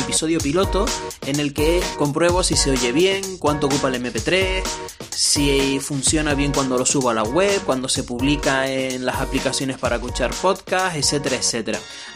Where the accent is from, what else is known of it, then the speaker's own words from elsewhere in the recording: Canary Islands, Spain; accent: Canarian; Soy natural de Tenerife, así que este acento que tengo no es porque sea andaluz o porque sea latino, es una mezcla de ambos, por decirlo así, que es el acento que tenemos los canarios